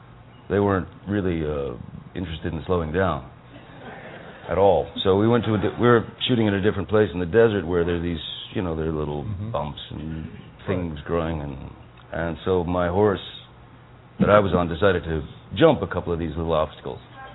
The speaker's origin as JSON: {"language": "English", "region": "Kentucky", "country": "United States", "tie": "born or raised there", "said": "And, you know, growing up in Kentucky, you grow up around horses and everything."}